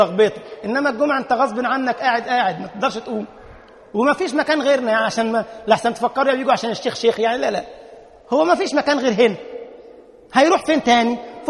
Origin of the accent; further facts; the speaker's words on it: Egypt; السيده زينب عندنا في بلدنا مصر المولد بتاعها بدع ومنكرات.